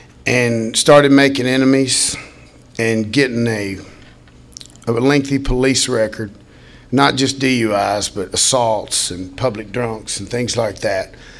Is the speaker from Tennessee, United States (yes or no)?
yes; Nashville, Tennessee, United States; born there; I was born in Tennessee, Nashville, 1964 at St. Thomas Hospital.